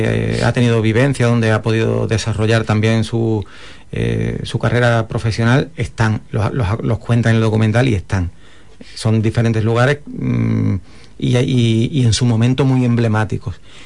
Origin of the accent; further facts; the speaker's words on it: Huelva, Andalusia, Spain; en mi acento se me nota que yo de Filadelfia no soy. soy muy de aquí, y además este es el barrio de mi abuela.